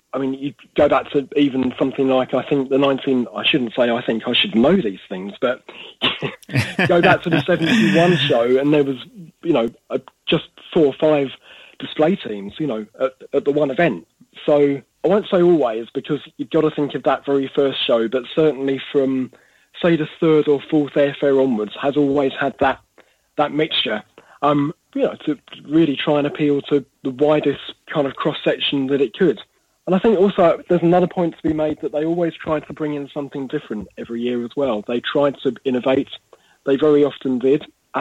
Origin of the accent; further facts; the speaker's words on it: Bromley, London, United Kingdom; this is where I grew up. I was born and raised in Bromley, which is just down the road.